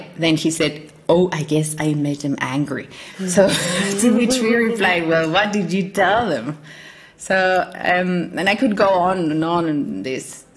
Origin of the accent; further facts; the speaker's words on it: Mexico City, Mexico; English is a second language; I'm from Mexico City, a wonderful place that challenges you every single day. it is this monster of a city with different terrains, from muddy to volcanic because of different geological and colonization aspects.